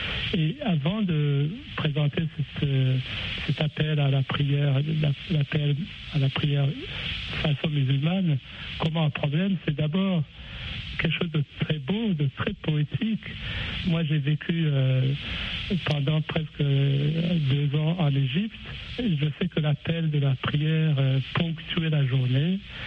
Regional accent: Burundi; born there; je suis athée, mais il faut aussi préciser que je suis né au Burundi

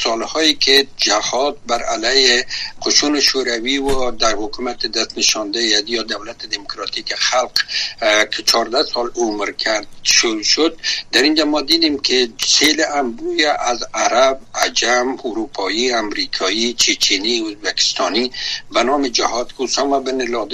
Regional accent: Afghanistan; من ایس کسایی که در افغانستان تولد شدیم، بزرگ شدیم

